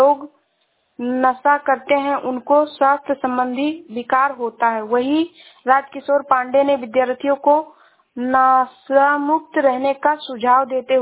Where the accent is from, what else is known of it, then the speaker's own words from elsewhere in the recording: Uttar Pradesh, India; मैं जिला श्रावस्ती से हूँ।